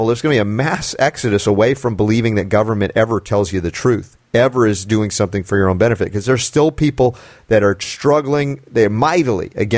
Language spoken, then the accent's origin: English; United States; this is where I'm really embarrassed as an American